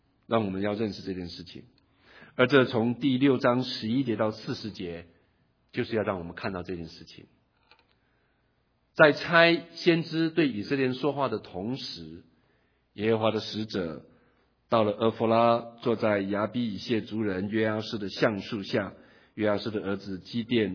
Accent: Taitung, Taitung County, Taiwan; 我从小在台湾生长，而且是在台东一个非常至少在我生 成长的环境，台东还是很淳朴的，到处都是农田。我念的小学周围都是农田

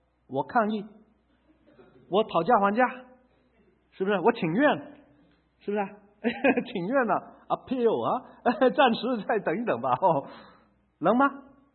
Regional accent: China; 哎呀，我们中国人都不喜欢听到这个字

